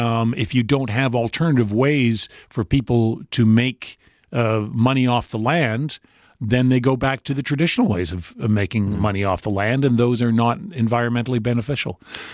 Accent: Brandon, Manitoba, Canada; I grew up in Brandon, Manitoba. And the funny thing is now I travel back to Brandon, Manitoba whenever I can.

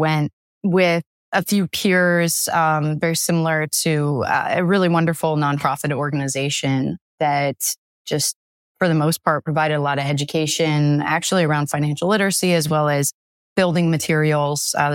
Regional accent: Washington, District of Columbia, United States; So I grew up in the Washington, D.C. area.

